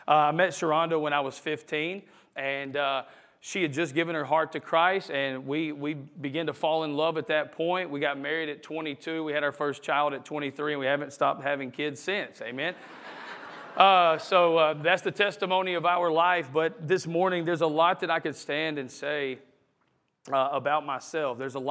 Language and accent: English; Tennessee, United States; And I grew up in Tennessee. I'd never really heard about Jesus until I was coming into middle school.